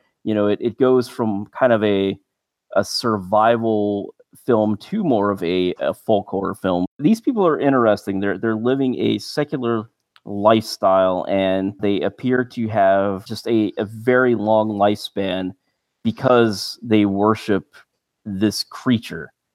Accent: United States; I instantly thought, like, hillbillies, you know, being an American.

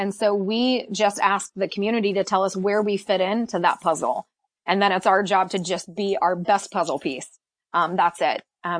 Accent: Florida, United States; moved away; I came from Florida, but the Southeast has this amazing thing called seasons that I was not aware of. And so I like to take full advantage of those things because I didn't grow up having them.

